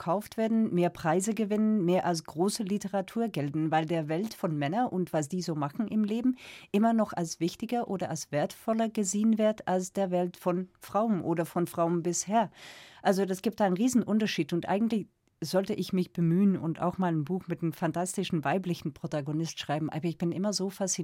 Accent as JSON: {"language": "German", "country": "Belgium", "said": "Bei uns in Belgien ist auch auf einer Leseliste vor Jugendlichen zwischen 16 und 18."}